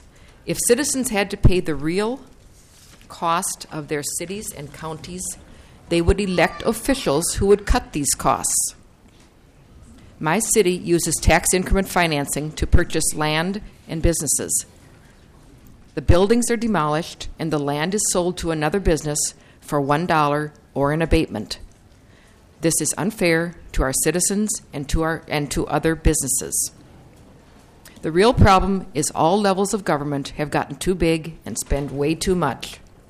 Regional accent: Brooklyn Center, Minnesota, United States; I'm from Brooklyn Center, and I'm a council member in Brooklyn Center.

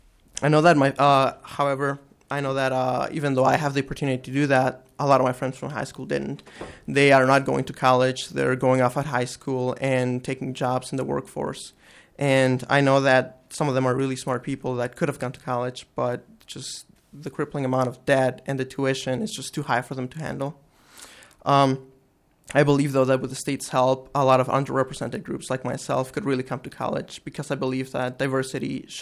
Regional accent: Mexico; now in United States; I am originally from Mexico, and my family arrived here 8 years ago.

